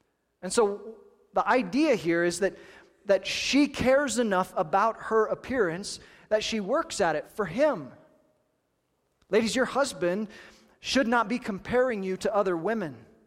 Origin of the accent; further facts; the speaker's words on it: Kansas, United States; Now, I'm from Kansas, from the Midwest. There are regions of the Midwest where this still holds some significance.